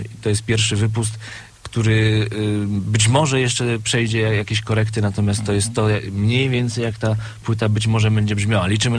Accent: Zielona Góra, Lubusz Voivodeship, Poland; jesteśmy z Zielonej Góry i okolic

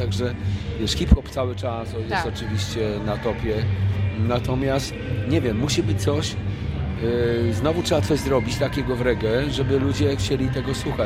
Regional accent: Warsaw, Masovian Voivodeship, Poland; ja jako młody chłopak interesowałem się oczywiście jako Warszawiak powstaniem warszawskim

